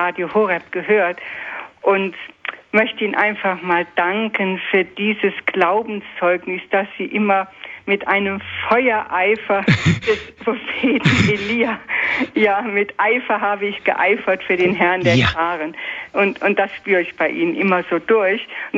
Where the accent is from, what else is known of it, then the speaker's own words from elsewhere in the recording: Opladen, North Rhine-Westphalia, Germany; moved away; Ich bin 600 Kilometer von meiner Heimat entfernt, die Opladen ist. Da bin ich aufgewachsen.